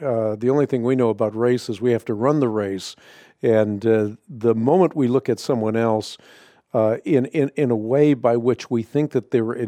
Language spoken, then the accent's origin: English; Netherlands; first language Dutch; My native tongue is Dutch.